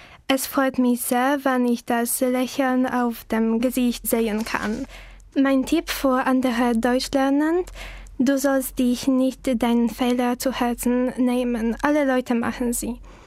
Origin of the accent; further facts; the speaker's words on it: Poland; German is a second language; Ich komme aus Polen. Ich bin im Jahr 2000 geboren.